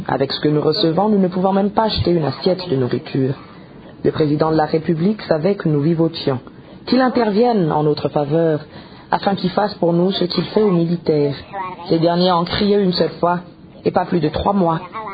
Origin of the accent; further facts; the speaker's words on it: Burundi; Nous, les retraités burundais, nous nous demandons si nous avons travaillé pour le pays en tant que burundais ou en tant qu'étrangers.